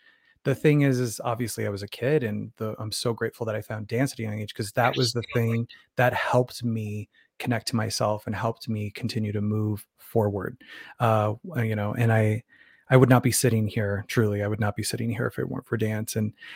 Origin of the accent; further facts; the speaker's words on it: Phoenix, Arizona, United States; I started dance when I was 7, and I'm from Phoenix, Arizona originally.